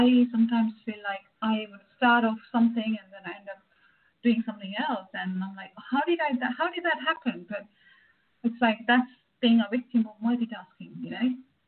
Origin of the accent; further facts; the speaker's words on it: Kenya; I was brought up in Kenya